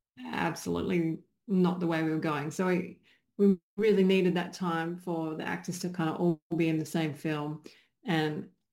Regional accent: Western Australia, Australia; whilst I am West Australian, I don't particularly think of it as a West Australian story.

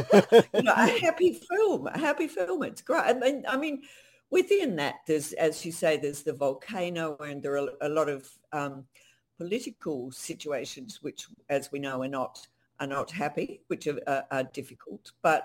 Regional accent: New Zealand; And I'm actually a New Zealander. So all of this was quite new to me.

